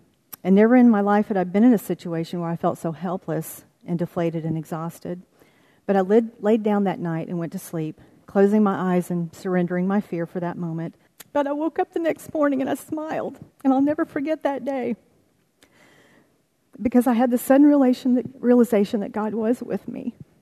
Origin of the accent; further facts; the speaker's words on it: Oklahoma, United States; born there; now in Texas, United States; And although I've been in Texas for 39 years, I was born in Oklahoma, and I'm still an Okie at heart.